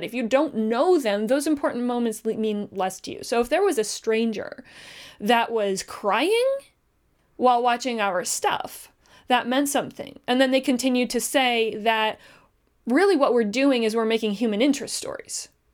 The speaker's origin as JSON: {"language": "English", "country": "Canada", "said": "We're Canadian. We have three downs in this country."}